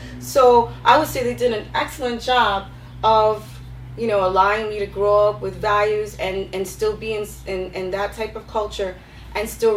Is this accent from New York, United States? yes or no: yes; The Bronx, New York, United States; I'm from the Bronx. I'm used to music and city life and just a melting pot of everybody kind of knowing each other. I grew up in Eastchester Project, so it's like, you know who your neighbors are.